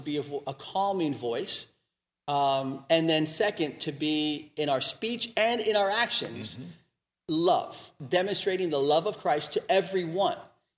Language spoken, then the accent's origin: English; Miami, Florida, United States; And you know, I grew up in Miami and my mother is Central American.